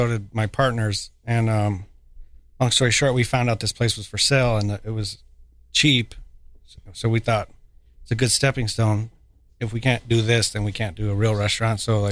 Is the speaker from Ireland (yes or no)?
no; Tonopah, Nevada, United States; now in Las Vegas, United States; I grew up in Tonopah, Nevada.